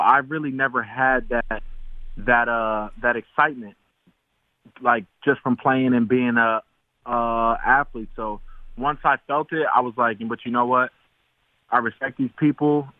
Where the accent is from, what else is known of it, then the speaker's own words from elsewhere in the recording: New Jersey, United States; growing up in North Jersey, like, we go through all, like, four seasons.